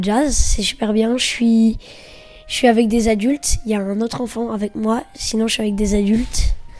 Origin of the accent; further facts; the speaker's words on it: Vesseaux, Auvergne-Rhône-Alpes, France; je viens de Vaisseau en Ardèche et je fais du piano.